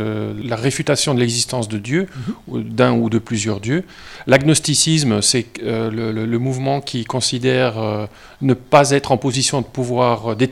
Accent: Valais, Switzerland; Je suis valaisan

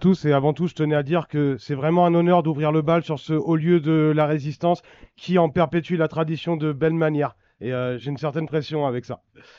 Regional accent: Orléans, Centre-Val de Loire, France; Issu de la classe moyenne, j'ai grandi à Orléans, dans un quartier populaire cosmopolite

